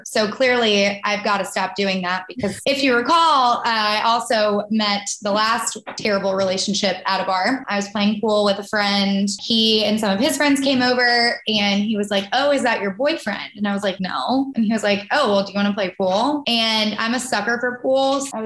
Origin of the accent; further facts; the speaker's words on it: the South, United States; kind of both growing up in the South and things like